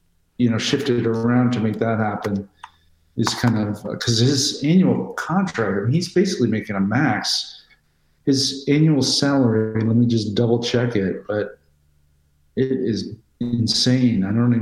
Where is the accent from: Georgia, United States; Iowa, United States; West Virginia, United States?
Georgia, United States; Atlanta; this is my hometown, Atlanta Hawks.